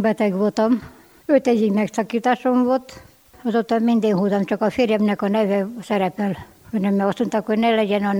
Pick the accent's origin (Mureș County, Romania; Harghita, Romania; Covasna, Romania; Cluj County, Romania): Cluj County, Romania; Pusztakamarás; Jártunk minden vasárnap, mert Pusztakamaráson születtem, ódavalosi vagyok, és minden vasárnap szoktunk menni rendesen a templomba.